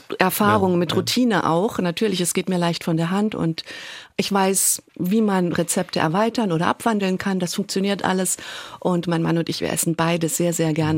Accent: Saarland, Germany; Ich bin Saarländerin selber

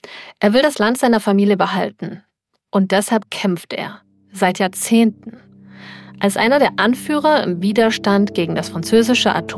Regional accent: Kleinblittersdorf, Saarland, Germany; Wie wir von meiner Heimatgemeinde Klemm-Plittersdorf aus über eine kleine rote Fußgängerbrücke laufen

